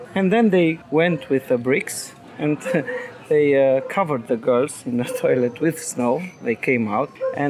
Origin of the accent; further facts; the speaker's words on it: Brasov, Brașov County, Romania; English is a second language; I'm from Brasov.